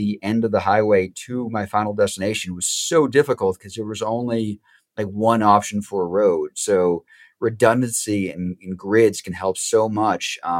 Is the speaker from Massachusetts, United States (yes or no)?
yes; Boston, Massachusetts, United States; when I grew up in the Boston area, people could point the streets that they love.